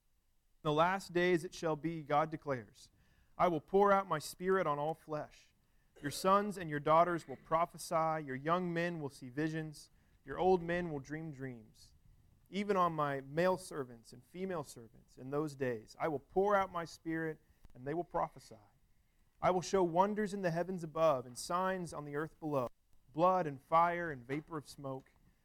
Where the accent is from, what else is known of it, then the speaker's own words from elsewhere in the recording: Missouri, United States; here I am, and I'm from Missouri. There's not a whole lot of diversity in Northwest Missouri.